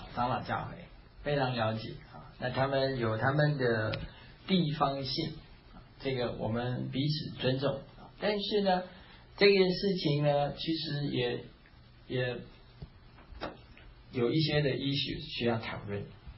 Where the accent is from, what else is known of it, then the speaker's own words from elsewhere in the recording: Taiwan; now in United States; 那我记得有一年我回台湾的时候